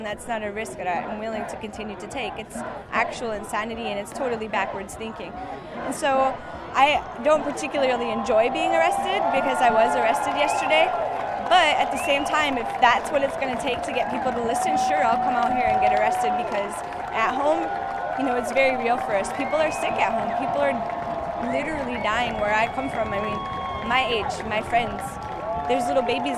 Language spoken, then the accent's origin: English; New Town, North Dakota, United States; I'm from North Dakota, a small town called Newtown, and I grew up on a reservation called Fort Berthold, which is where the Mandan, Hidatsa, and the Rickrack peoples now live.